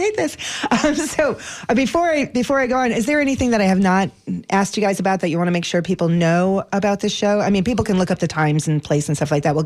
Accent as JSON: {"language": "English", "region": "New York", "country": "United States", "tie": "born or raised there", "said": "I mean, New York is not perfect. I grew up in New York. It's not a perfect place."}